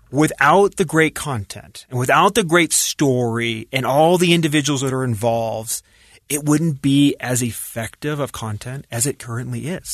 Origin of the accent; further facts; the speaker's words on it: Vancouver, British Columbia, Canada; But I grew up in Vancouver, Canada.